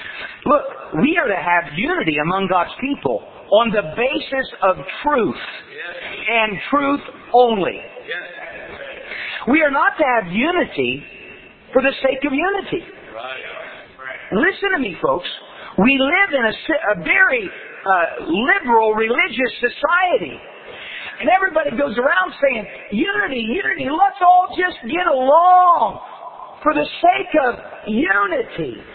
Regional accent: Indiana, United States; I'm from Indiana.

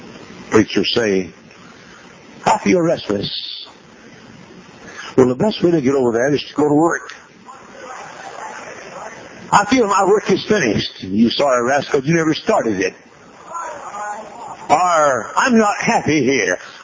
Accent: Dallas, Texas, United States; I was preaching a revival meeting at the Westmoreland Heights Baptist Church in Dallas, Texas, my hometown.

